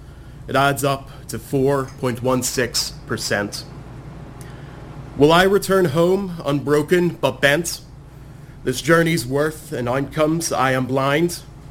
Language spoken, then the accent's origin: English; Ireland; moved away as an adult; now in Kingston; I moved to Kingston from Ireland 7 weeks ago, and I was here exactly 4 weeks ago, where I was told by four people that I should write something and perform.